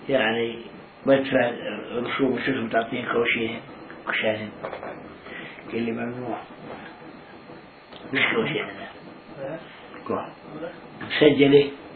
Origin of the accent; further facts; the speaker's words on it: Palestine; قلت له أنا فلسطيني صاحب أملاك